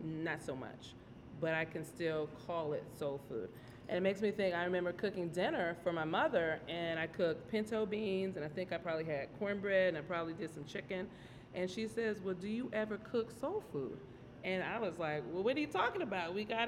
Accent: Michigan, United States; born there; also born or lived in New York / Florida / Oklahoma / Mississippi; So I was born in the Midwest in Michigan. I lived there in New York. Florida, went to college in Oklahoma, but family has always been the Delta, Mississippi.

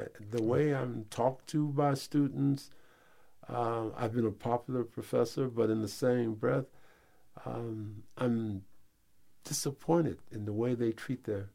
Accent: Detroit, Michigan, United States; I'm from Detroit. They're from Iron Mountain.

